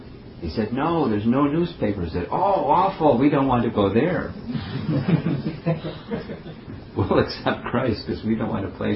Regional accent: United States; When I was a little boy growing up in America and I heard about heaven

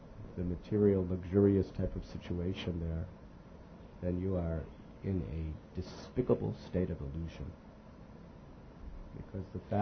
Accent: United States; That's the way I grew up in America.

